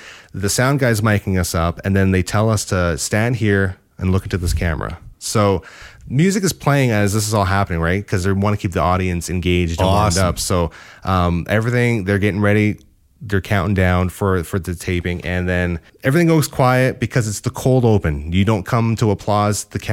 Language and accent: English; Canada; I said, we're from Canada.